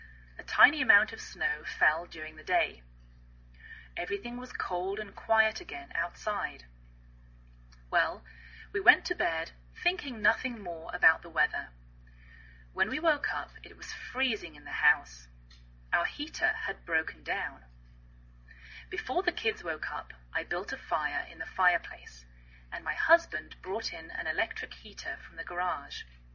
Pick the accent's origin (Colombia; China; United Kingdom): United Kingdom; England; now in United States